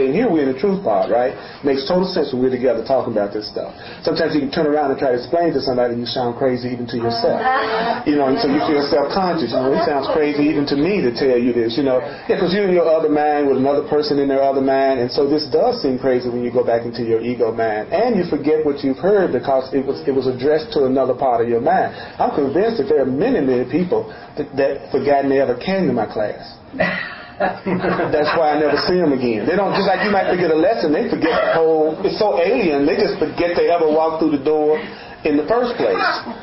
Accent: the South, United States; I was the only black guy in the band, and it was in the South. I grew up in the South

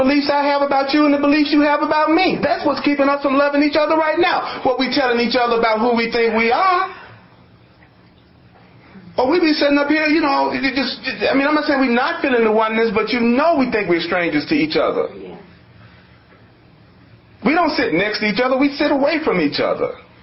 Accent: Memphis, Tennessee, United States; I'm from Memphis, you from Denver.

